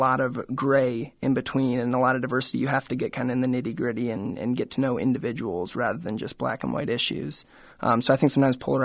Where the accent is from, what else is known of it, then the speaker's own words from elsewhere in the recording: the South, United States; You know, I come from the South, you know, in the Bible Belt